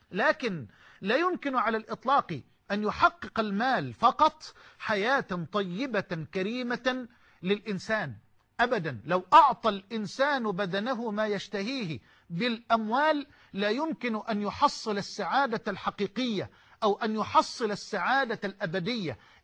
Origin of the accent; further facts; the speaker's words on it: Egypt; يعني كما يقال عندنا في مصر يضحك الطوب، يضحك الطوبة